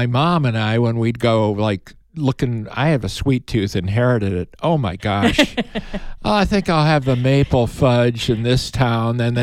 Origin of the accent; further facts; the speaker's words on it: Midwest, United States; I grew up in the Midwest like you did.